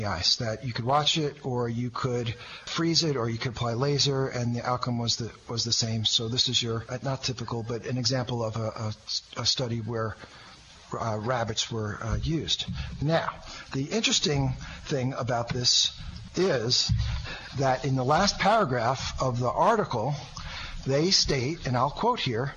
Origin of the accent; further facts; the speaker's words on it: Rancho Mirage, California, United States; is here right in my hometown, which is, you know, in the Southern California Coachella Valley Desert, and we are in Rancho Mirage, California